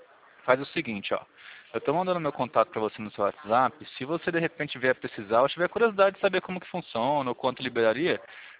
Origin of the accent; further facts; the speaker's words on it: Pirassununga, São Paulo, Brazil; Eu sou do interior de São Paulo, Pirassununga, da terra da cachaça, sabe?